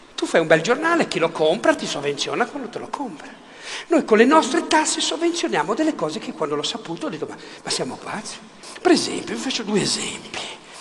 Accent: Liguria, Italy; Ma io sono ligure, che cazzo me ne frega?

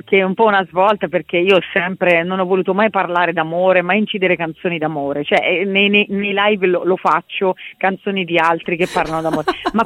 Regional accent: Vasto, Abruzzo, Italy; che è proprio delle mie parti, di Vasto

